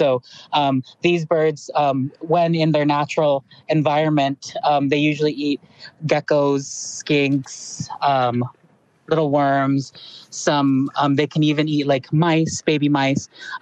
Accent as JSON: {"language": "English", "country": "Guam", "tie": "born or raised there", "said": "growing up on Guam, I didn't know what a Guam kingfisher or a Guam rail were"}